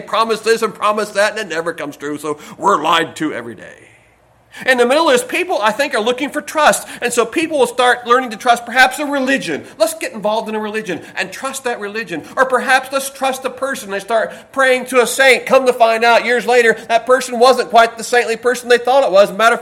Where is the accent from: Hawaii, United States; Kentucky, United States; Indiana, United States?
Kentucky, United States; when I was raised down in McGoffin County in the 60s and 70s